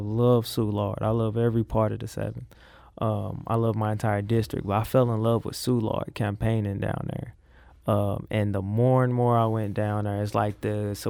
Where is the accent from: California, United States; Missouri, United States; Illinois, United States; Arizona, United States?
Missouri, United States; But I knew that although I grew up on the South Side, I still lived in a Cochran when I was younger as well.